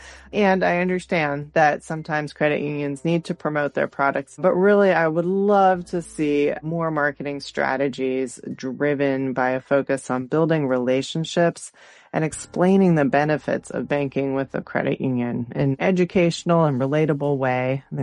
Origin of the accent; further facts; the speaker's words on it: Portland, Oregon, United States; And maybe that resonates more in my hometown of Portland, Oregon